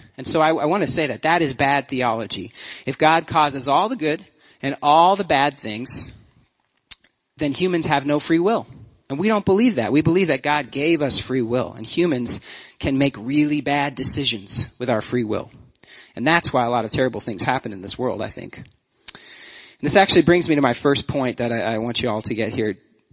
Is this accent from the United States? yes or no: yes; Washington, United States; Because, you know, we're from Washington, and we don't know any better.